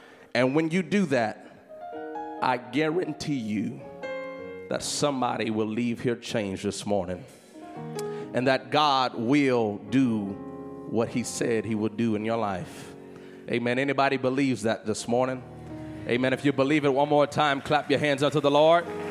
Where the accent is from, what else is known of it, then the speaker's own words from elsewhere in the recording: Louisiana, United States; I come from Louisiana, and we are glad to be here at New Life this morning.